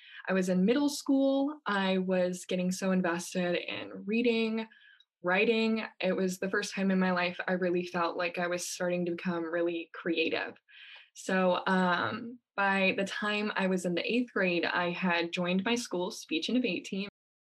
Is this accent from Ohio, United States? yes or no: no; Virginia, United States; moved away as an adult; also born or lived in Alabama; Now, when I moved from Virginia, where I am originally from, to Alabama for my undergraduate degree